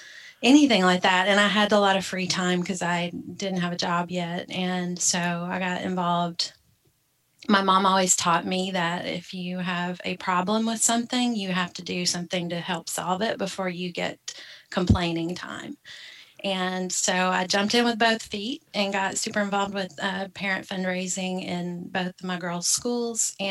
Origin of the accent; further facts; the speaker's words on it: Arkansas, United States; moved away as an adult; thinking we moved from the South, if you can't tell. And we came from Arkansas, and my older two had already gone through school there